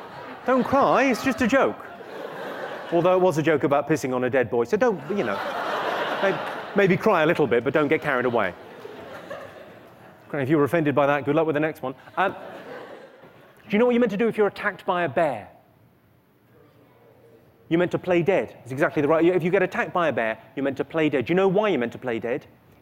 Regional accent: United Kingdom; I'm from Great Britain, obviously. What makes Britain great is our ability to laugh at ourselves.

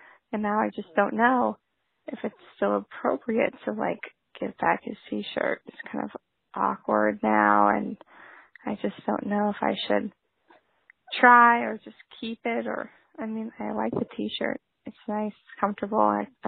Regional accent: Texas, United States; now in New York, United States; I'm 22 and live in New York. I'm from Texas.

